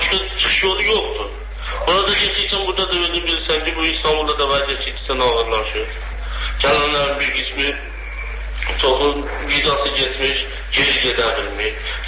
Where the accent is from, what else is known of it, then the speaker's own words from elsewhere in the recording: Nakhchivan, Azerbaijan; now in Turkey; yəni Naxçıvandan bura gəlmişik.